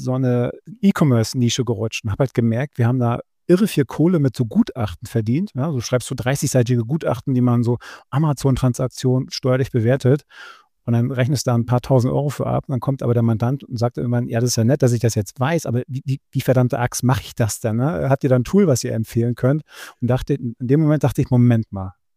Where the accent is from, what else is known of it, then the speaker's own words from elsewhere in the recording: Mecklenburg-Vorpommern, Germany; born there; Ich bin da gebürtiger Mecklenburger